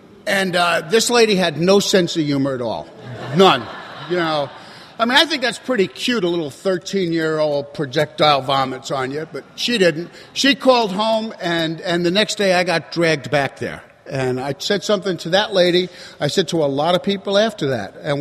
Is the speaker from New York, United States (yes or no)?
yes; New York, United States; born or raised there